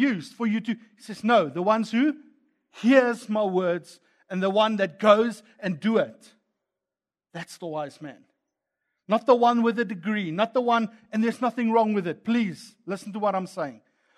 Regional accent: South Africa; accent: Afrikaans; See my Afrikaans accent, call that word completely out.

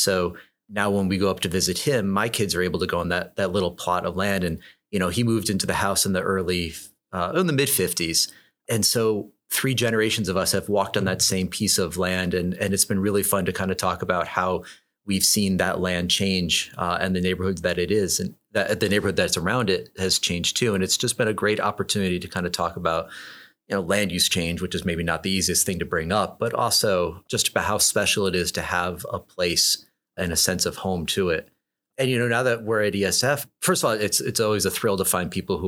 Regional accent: Albany, New York, United States; I am. I was born and raised just outside of Albany, New York.

